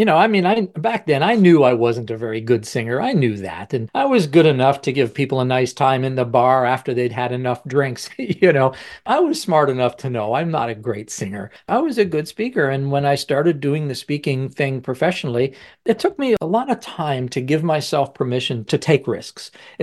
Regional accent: Canada; and now I'm from Canada and he's from Yazoo City, Mississippi.

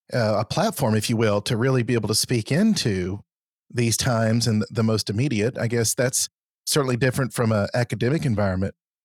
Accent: Georgia, United States; A fellow Southerner, Russell, I'm from Georgia, and you're from Mississippi.

